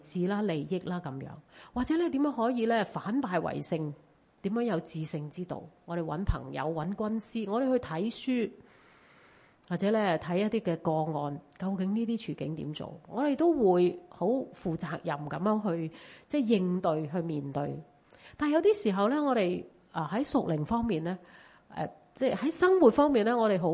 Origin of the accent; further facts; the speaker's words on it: Hong Kong; 今天我们在香港居住，我们有地，有居住的地方呢，是我们香港人梦寐以求的生活。